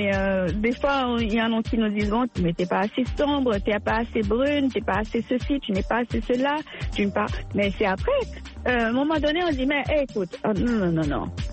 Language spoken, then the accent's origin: French; Canada; also born or lived in Haiti / France; moi je ne suis pas né au Canada, j'ai été élevée au Canada, oui. Parce que moi j'ai été adoptée, j'étais une fille adoptée, je suis née en Haïti, mais mon père adoptif c'est un Français. Alors j'ai été élevée en France et au Canada. Mais surtout au Canada